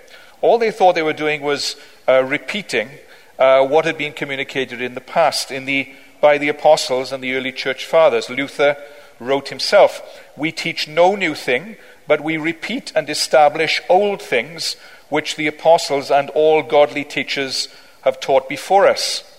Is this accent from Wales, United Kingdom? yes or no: yes; Wales, United Kingdom; as a Welshman can